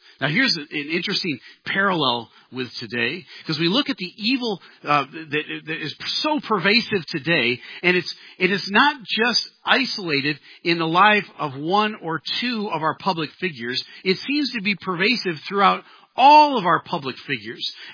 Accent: Midwest, United States; Now, I don't know if this is a Midwest term or not. I grew up in the Midwest.

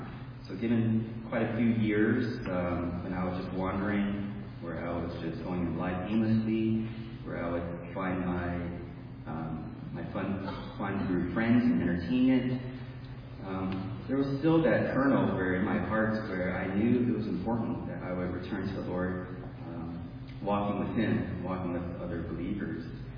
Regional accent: San Francisco, California, United States; I'm originally from San Francisco, but it's been a huge blessing for us to be connected with this church body at Gold Country Baptist.

